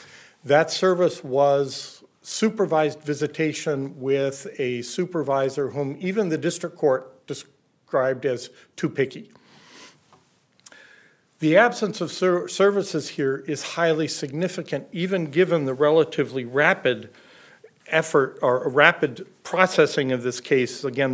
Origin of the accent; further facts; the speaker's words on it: Mankato, Minnesota, United States; I'm an attorney from Mankato, Minnesota